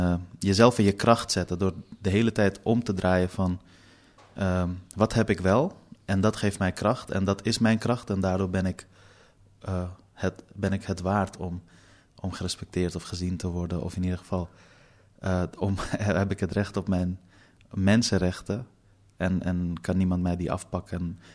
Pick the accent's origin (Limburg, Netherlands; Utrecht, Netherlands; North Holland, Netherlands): North Holland, Netherlands; Amsterdam; born or raised there